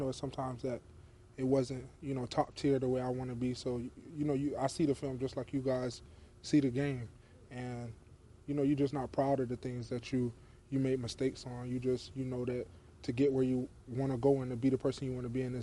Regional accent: Florida, United States; We're both from Florida, both from South Florida, so we just, everything's a competition with us.

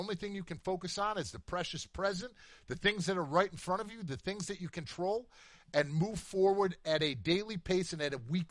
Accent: Chicago, Illinois, United States; I always love coming back to my hometown and then going mm-hmm. back to see everybody and doing it at Soldier Field.

